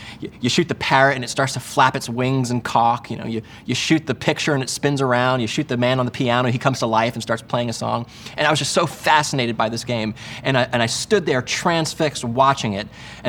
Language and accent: English; East Coast, United States; I grew up on the East Coast, and when I was a little kid, I used to love to go to the beach, the Jersey Shore